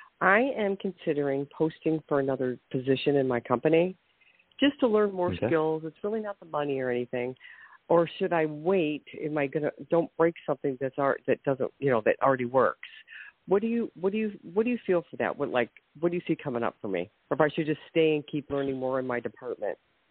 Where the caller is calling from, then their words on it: Ohio, United States; from Ohio.